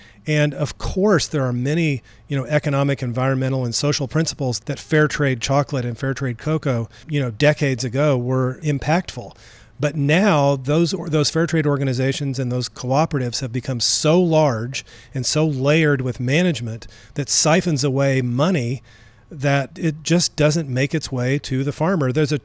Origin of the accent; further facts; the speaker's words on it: Springfield, Missouri, United States; You know, I grew up in Springfield, and so we have a lot of relationships here.